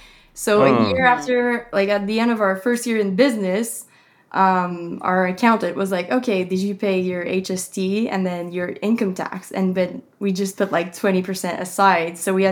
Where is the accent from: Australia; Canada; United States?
Canada; Ottawa, Ontario; first language French; English is a second language; We're from Ottawa, Ontario, Canada.